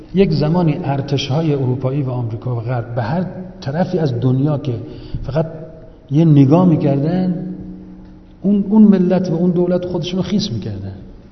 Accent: Iran; گفت کجایی هستی، گفتم ایران.

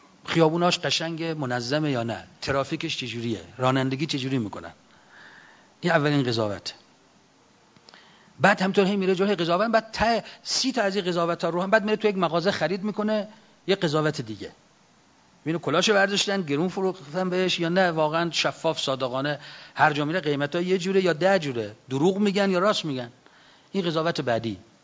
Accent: Mashhad, Razavi Khorasan, Iran; مخصوصا تو شهر خودمون مشهد

